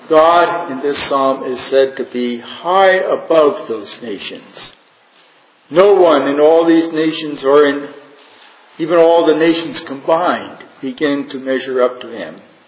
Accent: Eritrea; growing up in Eritrea, and realizing that when it got dark in Eritrea

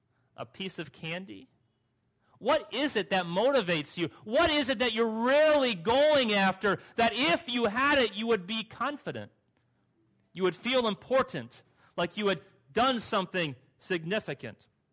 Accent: United States; born there; I'm an American. I'm born in America, not just moved. I have the real passport. I was born in America. Made in the USA.

